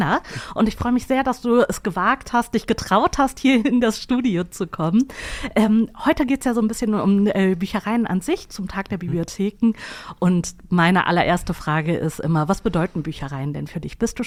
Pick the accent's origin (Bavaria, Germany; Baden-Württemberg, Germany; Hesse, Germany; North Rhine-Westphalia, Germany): North Rhine-Westphalia, Germany; Ratingen; Ich komme auch ursprünglich aus Ratingen.